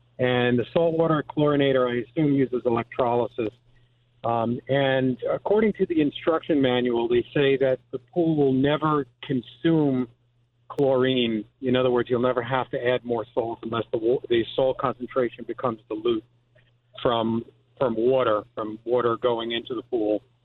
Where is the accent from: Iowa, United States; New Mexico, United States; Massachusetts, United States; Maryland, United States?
Massachusetts, United States; Belchertown; I'm actually from Belchertown, Mass.